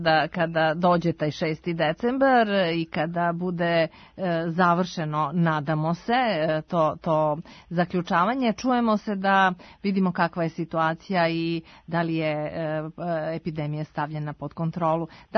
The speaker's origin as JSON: {"language": "Serbian", "country": "Serbia", "said": "Srba ima širom sveta, nema mesta na planeti gde nas nema."}